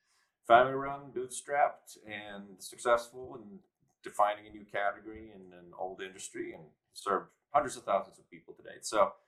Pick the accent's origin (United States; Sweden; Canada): Sweden; I'm Swedish, born and raised, and you know, that stuff doesn't go out in my blood.